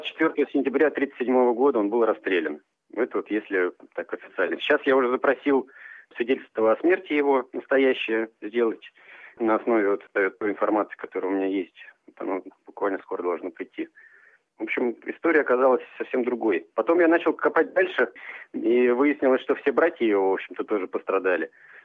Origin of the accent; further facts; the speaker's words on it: Tomsk, Tomsk Oblast, Russia; now in Saint Petersburg, Russia; тем более, что я сам из Томска, переехал в Питер.